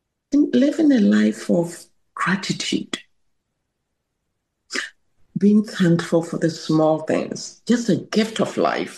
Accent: Ghana; So, growing up in Ghana, you know, I've mentioned I'm a math major.

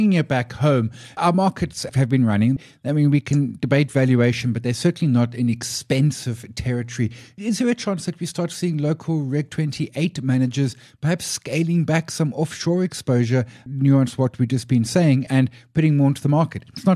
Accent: South Africa; And also, we are South African. This is our home. This is our country.

